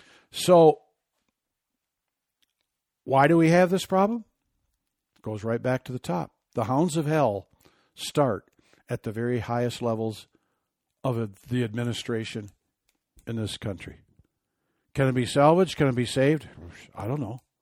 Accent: Great Lakes, United States; also born or lived in Grand Haven; I grew up in the Great Lakes, lived in Grand Haven, a lot of shipping all over the place.

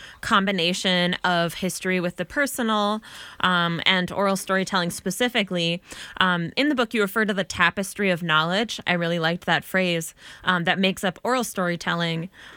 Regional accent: Duluth, Minnesota, United States; but I am from Duluth.

